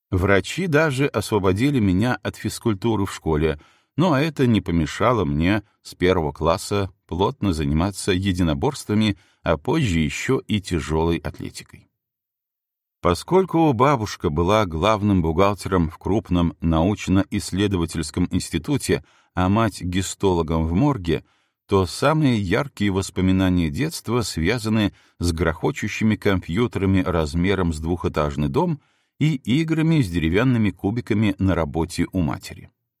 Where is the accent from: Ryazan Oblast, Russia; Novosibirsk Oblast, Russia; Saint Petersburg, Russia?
Novosibirsk Oblast, Russia; Novosibirsk; born there; Я родился в Новосибирском академгородке, научном сердце Сибири.